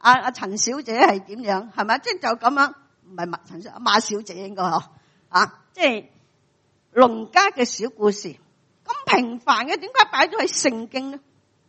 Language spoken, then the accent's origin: Cantonese; Hong Kong; 我谂我哋香港人冇边个讲唔忙嘅